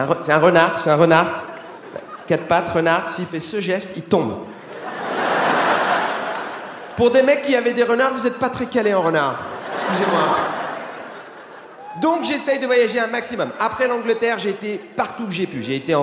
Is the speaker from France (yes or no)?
yes; France; je suis français